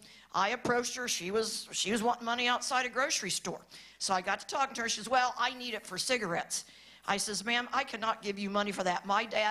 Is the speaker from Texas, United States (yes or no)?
no; Indiana, United States; And I'm from East Central Indiana, so I see it there, here, everywhere, with a sign up.